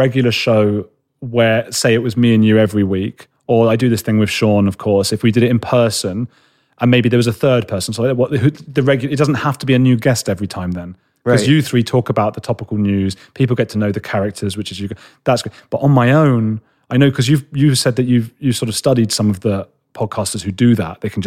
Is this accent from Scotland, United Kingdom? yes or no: no; London, United Kingdom; I'm a boy from London, you know, like from a city.